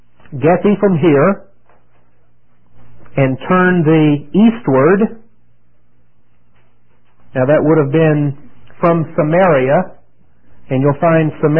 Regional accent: the South, United States; accent: Southern; I know some of you are laughing at my southern accent, aren't you?

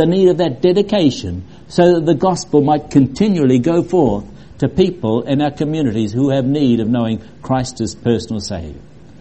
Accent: New Zealand; moved away as an adult; now in United States; When we came from New Zealand to California, the cost of living was probably four times what it was at that stage in New Zealand.

